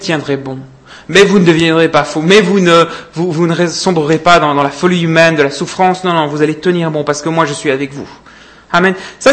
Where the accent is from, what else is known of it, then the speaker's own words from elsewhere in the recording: Belgium; J'avais parlé de ça une fois quand j'ai grandi en Belgique.